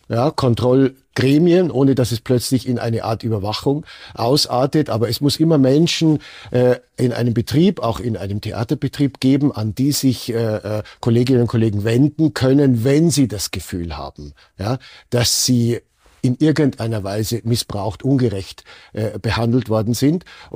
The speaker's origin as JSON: {"language": "German", "country": "Germany", "lives_now": "Austria", "said": "Regeln in Österreich, sind nicht so streng ausgelegt worden wie in anderen Ländern, zum Beispiel in meiner Heimat Deutschland."}